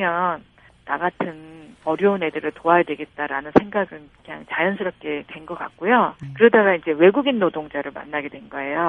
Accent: South Korea; born there; 그냥 저는 그냥 빈민촌에서 태어났어요.

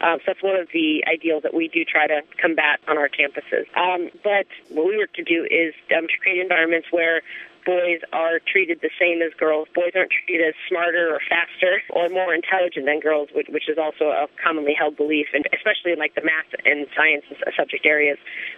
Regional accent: United States; as a female growing up in the United States

